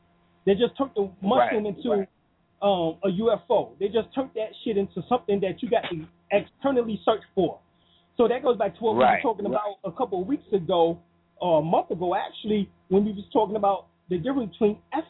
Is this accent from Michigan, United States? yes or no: no; New York, United States; And so, you know, I'm a New Yorker.